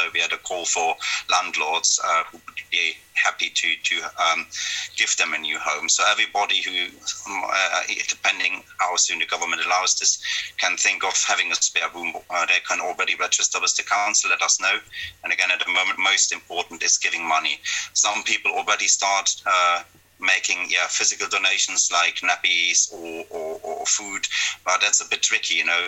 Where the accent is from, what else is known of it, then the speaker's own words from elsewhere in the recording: Germany; English is a second language; I was growing up in Germany during the Cold War as a teenager